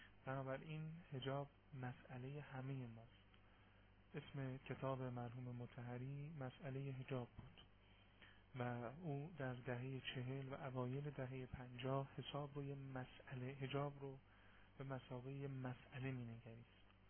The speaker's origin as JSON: {"language": "Persian", "country": "Iran", "said": "دوم اینکه ما ایرانی هستیم"}